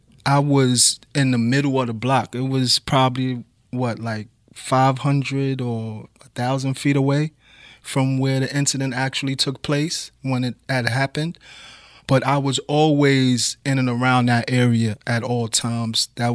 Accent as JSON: {"language": "English", "town": "New York City", "region": "New York", "country": "United States", "tie": "born or raised there", "said": "I grew up in the Bronx. I grew up at 922 East 211th Street in the northeast section of the Bronx, Wakefield area."}